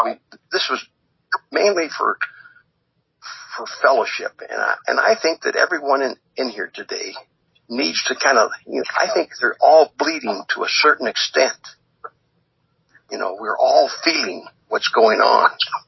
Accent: Yakima, Washington, United States; born there; I was born in Yakima

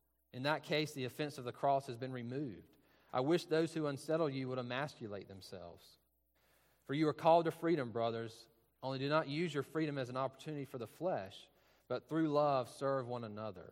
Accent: Louisville, Georgia, United States; So I'm from Georgia. I grew up in Louisville, Georgia, a couple hours from here between the Warner Robins area and Augusta.

